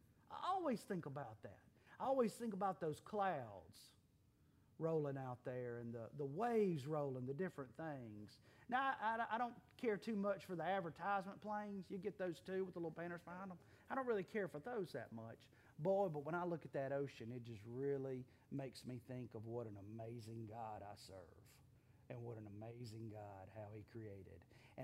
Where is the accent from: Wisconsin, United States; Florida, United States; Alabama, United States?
Alabama, United States; And I know we're from Alabama.